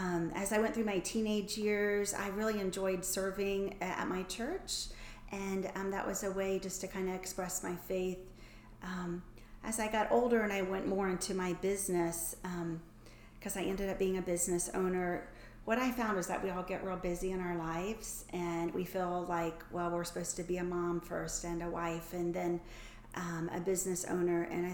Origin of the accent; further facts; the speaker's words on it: Franklin, Tennessee, United States; also born or lived in Brentwood / Spring Hill; I grew up here in the Franklin area, one of those few rare people that actually are from the area that they live in.